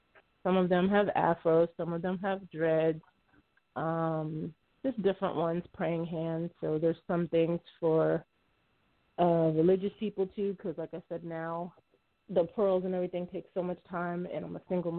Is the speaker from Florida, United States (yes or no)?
yes; Miami, Florida, United States; now in Tampa, United States; I am from Miami originally. I've been in Tampa exactly 10 years now.